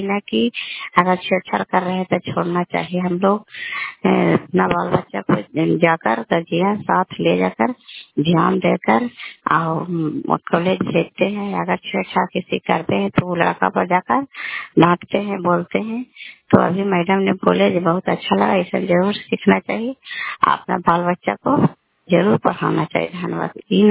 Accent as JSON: {"language": "Hindi", "town": "Kalyanpur", "region": "Bihar", "country": "India", "tie": "born or raised there", "said": "बिहार कल्याणपुर वाली वेलसी पंचायत प्रखंड चंडी जिला ललंदा का निवासी हूँ।"}